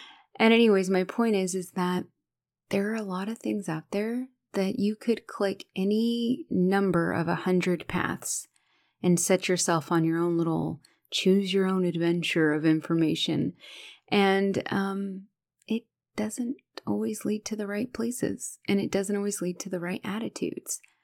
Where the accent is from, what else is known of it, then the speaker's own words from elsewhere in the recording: the South, United States; And as a young woman growing up in the South